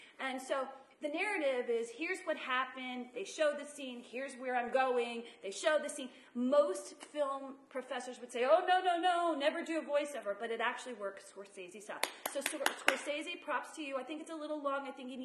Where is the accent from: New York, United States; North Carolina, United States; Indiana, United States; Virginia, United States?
New York, United States; Whitestone; also born or lived in New Jersey; now in Short Hills, United States; I grew up in Whitestone. Mm-hmm. Let's not forget, I didn't land in Short Hills immediately. I was born in Jersey, moved to Whitestone to Beechhurst, for those of you in the hood.